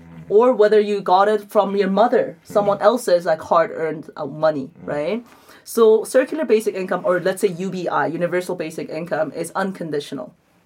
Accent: Oroville, California, United States; And growing up in Oroville, I had never seen that.

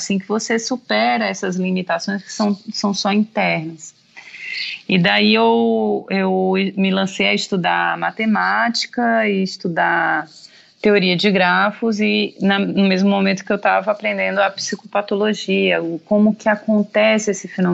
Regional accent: Ceará, Brazil; Então, eu sou uma cearense que passou a vida inteira aqui no Nordeste e que sou apaixonada por ciência, né?

